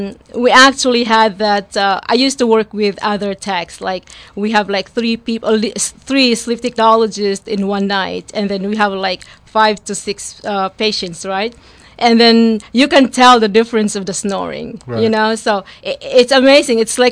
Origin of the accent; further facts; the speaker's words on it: Philippines; Like, for example, like myself, I'm from the Philippines